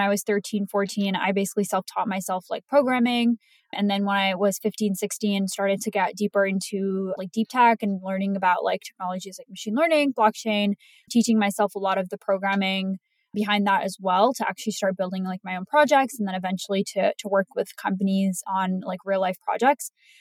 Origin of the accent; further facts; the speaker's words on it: Canada; I am from Canada as well.